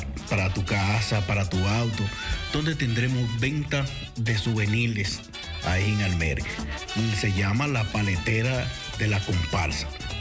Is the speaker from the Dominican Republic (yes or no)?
yes; Dominican Republic; moved away; yo como dominicano te invito para el día 29 de agosto